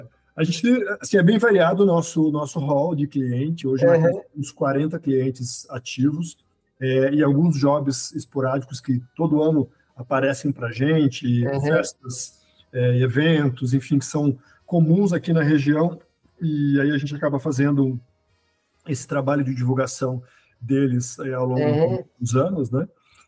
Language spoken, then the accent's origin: Portuguese; Itajaí, Santa Catarina, Brazil; Eu sou aqui de Itajaí, Santa Catarina, uma cidade do litoral, uma cidade portuária